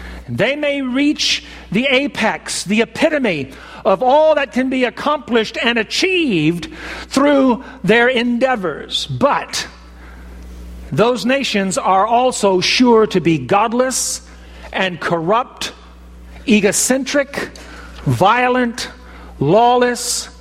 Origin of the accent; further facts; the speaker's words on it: United States; I'm an American. And I believe in patriotism.